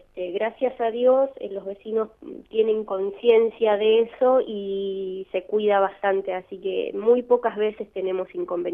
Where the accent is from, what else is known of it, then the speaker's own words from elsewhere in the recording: Carmen de Patagones, Buenos Aires Province, Argentina; also born or lived in Cagliero; Yo soy de Patagones. Viví casi 20 años en Cagliero, o sea, la mitad de mi vida.